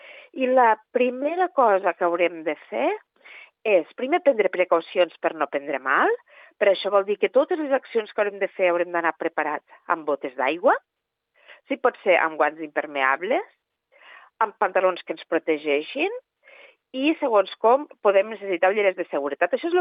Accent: Alcanar, Catalonia, Spain; Jo soc d'Alcanar, ho vam patir fa uns anys

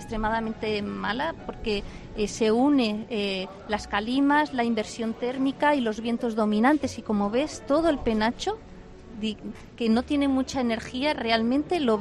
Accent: Madrid, Community of Madrid, Spain; born there; Yo nací en Madrid.

